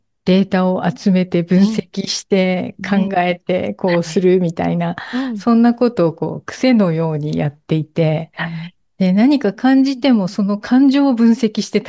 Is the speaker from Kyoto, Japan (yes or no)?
no; Niigata, Japan; 私実は小さい頃新潟の田舎で育ってるんですけど、